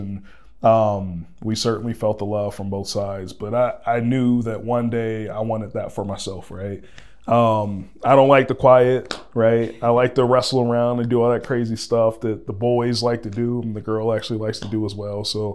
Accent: Columbus, Ohio, United States; So as you mentioned, born and raised in Columbus, I used to play for an organization called the Eastland Vikings.

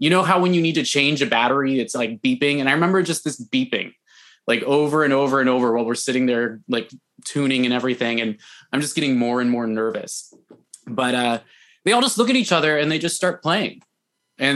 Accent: California, United States; now in Bay City, United States; I grew up in Southern California, and for someone growing up in Southern California to find themselves in Bay City, Michigan

